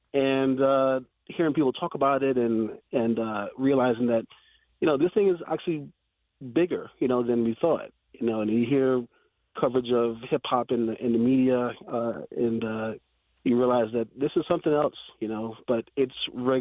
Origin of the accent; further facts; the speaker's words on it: Brooklyn, New York, United States; So I was raised in Brooklyn, East New York, Brooklyn, which is kind of the border between Brooklyn and Queens.